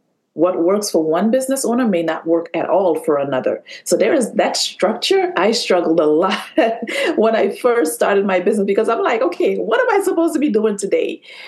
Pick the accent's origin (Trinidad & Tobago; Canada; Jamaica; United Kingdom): Trinidad & Tobago; now in New York, United States; I'm originally from Trinidad, and I decided I wanted to go back to New York.